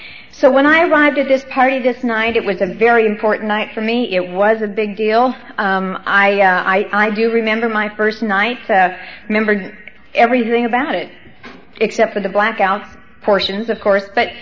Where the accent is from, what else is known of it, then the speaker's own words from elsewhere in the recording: South Dakota, United States; Because you see, I started in the Midwest. I was raised up in some small towns in South Dakota.